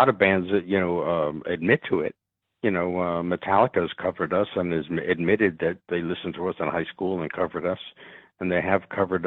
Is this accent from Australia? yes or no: no; Queens, New York, United States; you know, we're not really from New York City, but if you, you know, take it that way, you know, I grew up in Queens, which is, you know, sort of just outside New York City.